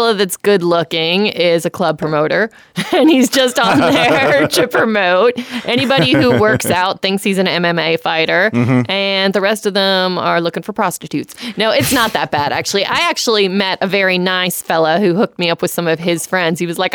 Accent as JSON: {"language": "English", "town": "Killeen", "region": "Texas", "country": "United States", "said": "You know, I'm from Killeen, Texas."}